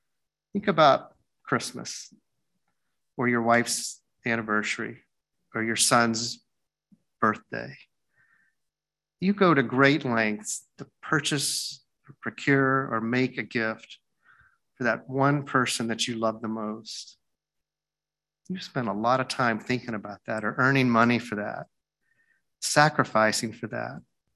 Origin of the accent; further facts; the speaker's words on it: Deep South, United States; I grew up in the Deep South in the 60s, and segregation was still in effect in places.